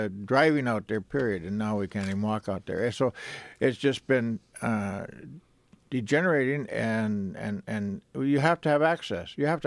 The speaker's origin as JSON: {"language": "English", "region": "Alaska", "country": "United States", "tie": "born or raised there", "moved": "yes", "said": "I grew up pretty much in Alaska, but we moved down here so I could finish going to school."}